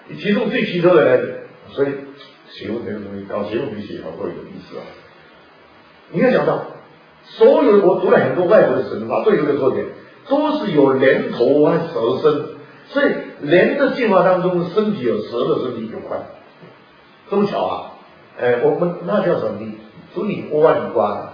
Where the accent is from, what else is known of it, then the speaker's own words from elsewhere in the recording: Taiwan; 因为我是台湾人嘛